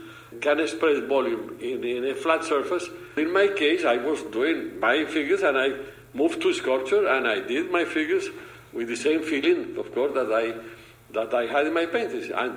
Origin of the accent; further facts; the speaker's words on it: Medellin, Antioquia, Colombia; Yeah, I was in Colombia, in Medellin, was my hometown.